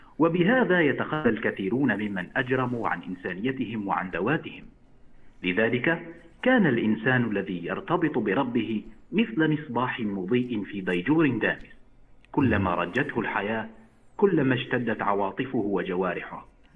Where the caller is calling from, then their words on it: Algeria; من الجزائر.